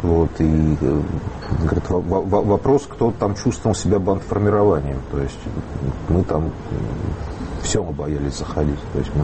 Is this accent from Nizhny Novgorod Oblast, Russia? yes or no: yes; Nizhny Novgorod, Nizhny Novgorod Oblast, Russia; в моем родном городе Нижнем Новгороде